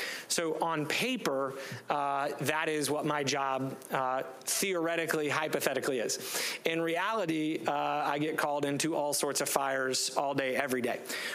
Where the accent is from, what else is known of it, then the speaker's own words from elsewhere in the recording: Tampa, Florida, United States; I'll brag on my hometown a little bit. CENTCOM's there, SOCOM's there. So when you think about the resources that Tampa has